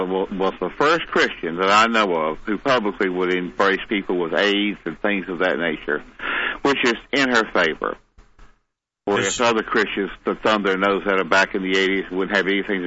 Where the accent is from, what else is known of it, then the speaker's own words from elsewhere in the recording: the South, United States; No, I don't think so, because I'm from the South